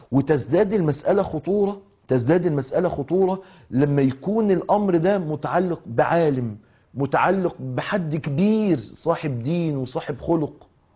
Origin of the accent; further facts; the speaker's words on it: Mansoura, Dakahlia, Egypt; وإن مصنع كبير عندنا في المنصورة حصل فيه تسريب،